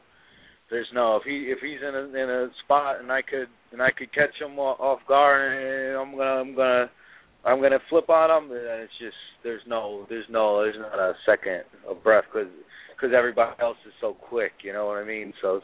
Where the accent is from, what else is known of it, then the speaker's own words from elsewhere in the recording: Connecticut, United States; now in Atlanta, United States; No, I moved to Atlanta to train. I'm from Connecticut, and I moved to Atlanta like 5 years ago to train at the WWE 4.